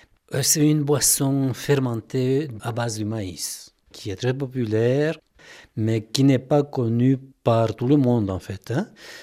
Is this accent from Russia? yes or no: no; Ambato, Tungurahua, Ecuador; French is a second language; Moi, j'ai grandi dans la ville de Ambato, à 120 km au sud de la capitale. Et là, j'ai vécu pendant 18 ans, mes premières 18 ans.